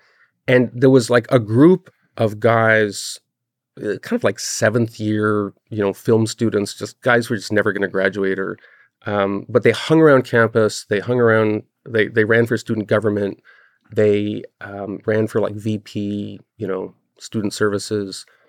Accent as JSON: {"language": "English", "town": "Montreal", "region": "Quebec", "country": "Canada", "tie": "born or raised there", "said": "And I saw this in Montreal, because I grew up in Montreal."}